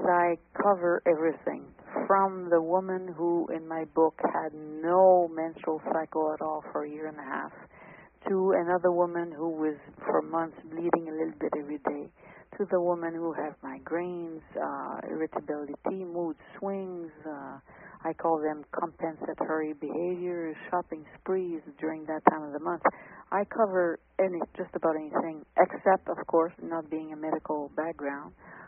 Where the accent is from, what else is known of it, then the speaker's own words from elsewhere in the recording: Montreal, Quebec, Canada; right now I'm talking to you from upstate New York. It's called a small town called Plattsburgh. But I am from Montreal, and I travel back and forth because my sweetheart lives here.